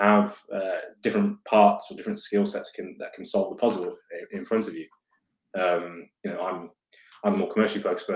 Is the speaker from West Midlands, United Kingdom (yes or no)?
yes; Coventry, West Midlands, United Kingdom; So I grew up in the Midlands. So I'm from Coventry.